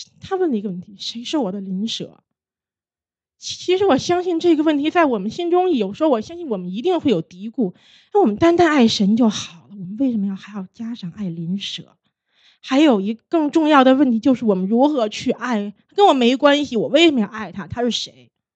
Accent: China; 好像在我们中国人的文化中，它是一个来世的东西，

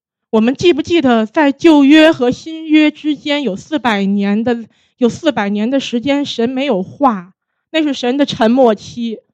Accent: China; 好像在我们中国人的文化中，它是一个来世的东西，

